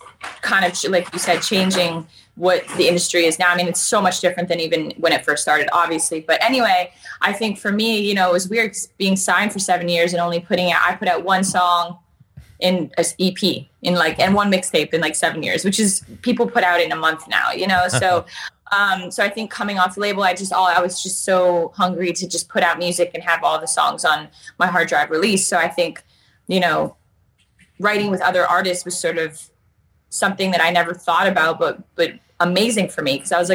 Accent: Calgary, Alberta, Canada; now in Vancouver, Canada; So I was from Calgary, Canada, which doesn't have a lot going on.

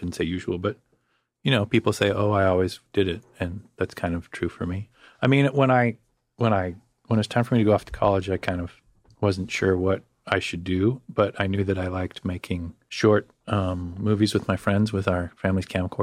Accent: Loveland, Colorado, United States; I grew up in a town called Loveland. Most people, I have to say, it's a small town south of Fort Collins.

